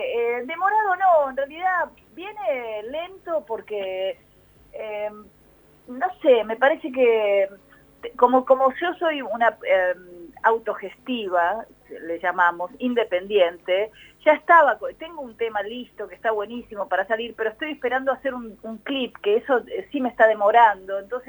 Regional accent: Argentina; también soy una música argentina remadora

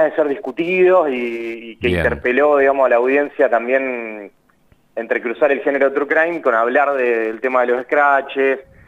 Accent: Rosario, Santa Fe, Argentina; Soy rosarino.

